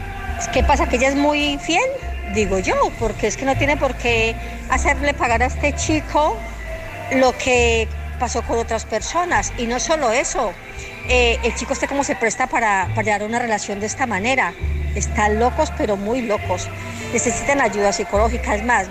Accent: Colombia; En mi país, en Colombia, dicen que el ladrón juzga por su condición.

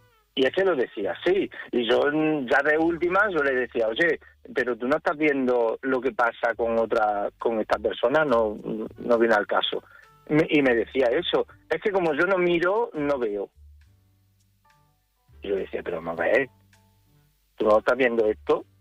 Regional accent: Jaén, Andalusia, Spain

